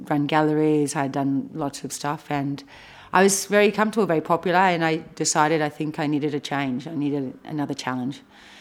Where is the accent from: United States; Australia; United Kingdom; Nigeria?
Australia; moved away as an adult; So I come from Australia originally. I just have to say originally because I've lived outside of Australia for more than, well, for almost 20 years now. So originally I was from Australia.